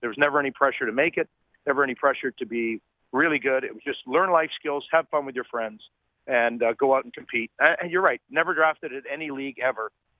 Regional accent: Brooklyn, New York, United States; And, you know, growing up in Bay Ridge

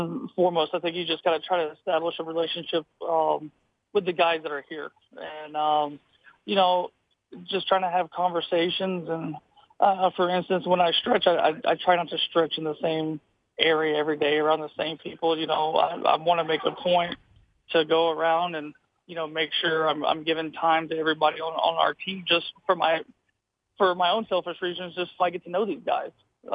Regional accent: the South, United States; I'm from the South, and I mean, I've been away from the humidity for so long now

